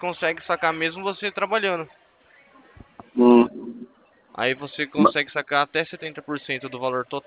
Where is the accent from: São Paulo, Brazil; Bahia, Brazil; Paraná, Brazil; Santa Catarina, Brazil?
São Paulo, Brazil; eu sou aqui do interior de São Paulo, tá?